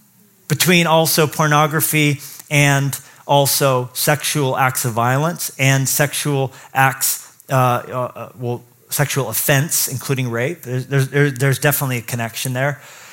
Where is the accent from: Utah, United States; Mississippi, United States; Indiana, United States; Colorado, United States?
Colorado, United States; And I grew up in Colorado too